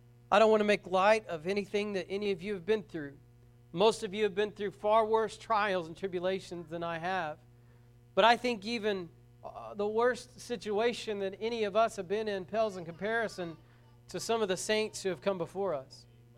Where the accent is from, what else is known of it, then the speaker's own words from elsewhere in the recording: Braggs, Oklahoma, United States; also born or lived in Muskogee / Vian; It's funny, because I grew up in Braggs, and there were a lot of people in Braggs that thought if they could just get out of Braggs, life would be better.